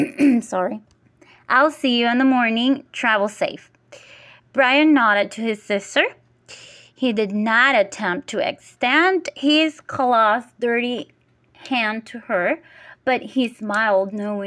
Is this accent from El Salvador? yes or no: yes; San Salvador, El Salvador; I'm from El Salvador, and that's San Salvador, the capital of El Salvador. So in the city, that's where I live. I'm Salvadorian